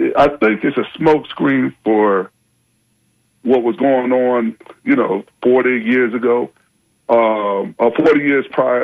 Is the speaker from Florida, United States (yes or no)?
yes; Tampa, Florida, United States; I grew up in the Central Park Projects. We'd go to those parades all the time.